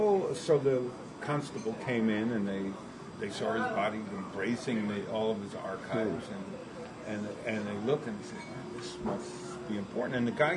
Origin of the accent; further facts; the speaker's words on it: Langley Field, Virginia, United States; born there; I was born in Langley Field, Virginia, during the war.